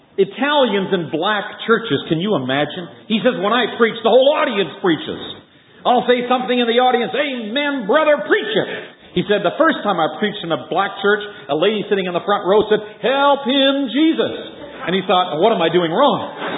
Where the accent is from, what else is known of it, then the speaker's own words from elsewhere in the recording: Canada; now in Australia; being a Canadian in Australia. And I know Graham and Betty Hayden, who are sitting in the front row here, they were in Vancouver last summer at the same church. You were at Granville Chapel, where I attend.